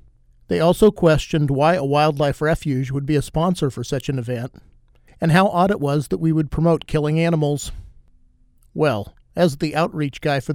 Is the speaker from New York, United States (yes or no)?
no; Ellsworth, Kansas, United States; I have shared before that in my hometown of Ellsworth, Kansas, it's Cowtown Days